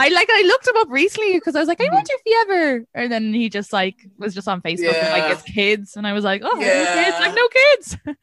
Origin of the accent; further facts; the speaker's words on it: Ireland; I love people telling me because my accent isn't like diddly eyed or like you're not from Ireland.